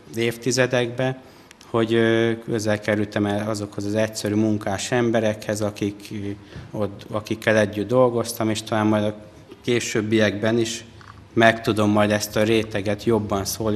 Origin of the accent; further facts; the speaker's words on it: Györköny, Tolna, Hungary; Györkön az egy evangélikus falu, ahol én fölnőttem, nem volt plébánia, hanem a Györkönytől 4 kilométerre lévő Nagydorog községnek a filiája voltunk mi.